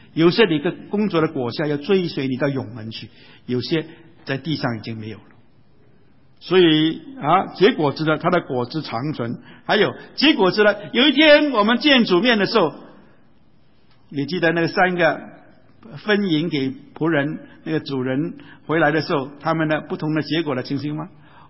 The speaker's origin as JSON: {"language": "Chinese", "country": "China", "said": "我们是中国人，我们不需要学中国话"}